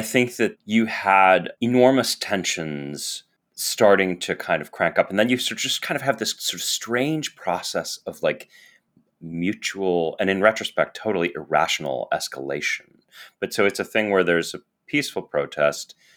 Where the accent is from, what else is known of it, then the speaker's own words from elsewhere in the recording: United States; I don't want to kind of caricature myself as an American.